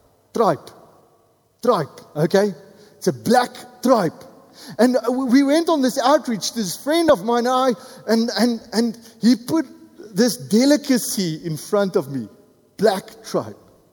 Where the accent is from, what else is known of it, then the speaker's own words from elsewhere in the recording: Cape Town, Western Cape, South Africa; I come from Cape Town, and one of the things that they love to provide in Cape Town is snoek.